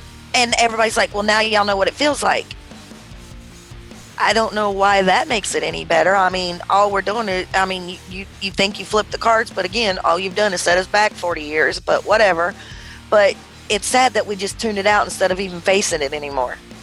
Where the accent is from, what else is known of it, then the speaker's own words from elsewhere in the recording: the South, United States; I'm from the South. I know this. I know how it goes.